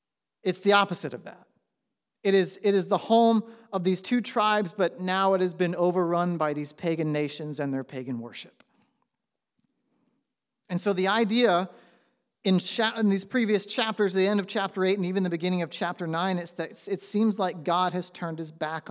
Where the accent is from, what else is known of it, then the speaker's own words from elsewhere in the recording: Kathleen, Florida, United States; also born or lived in Lakeland; Like that's where I grew up in. And I grew up on like the northeast side, the wrong side of the tracks. I grew up in Kathleen, Florida.